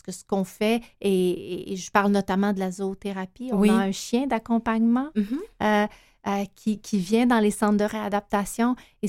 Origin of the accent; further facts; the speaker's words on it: Quebec, Canada; je suis originaire de l'Abitibi et c'est l'endroit où il y a le plus haut taux de signalement au Québec.